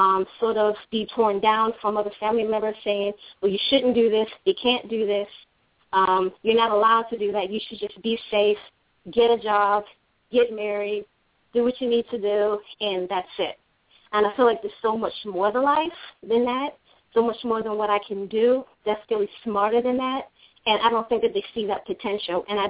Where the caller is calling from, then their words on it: Maryland, United States; I'm calling from Maryland.